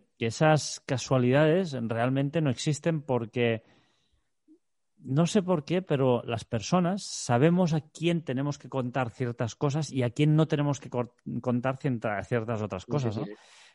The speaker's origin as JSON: {"language": "Spanish", "country": "Andorra", "first_language": "Catalan", "second_language": "Spanish", "said": "el catalán, que es de hecho es nuestro idioma materno, nuestro idioma de nacimiento. Yo como andorrano"}